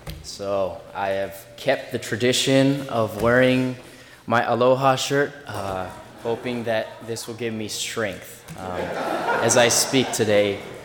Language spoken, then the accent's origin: English; Japan; There were a few things, though, that made my experience of growing up in Japan very different from my peers.